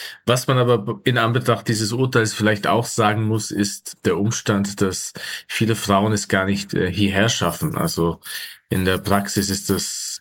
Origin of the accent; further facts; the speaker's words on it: Innsbruck, Tyrol, Austria; born there; ich bin eben in Innsbruck geboren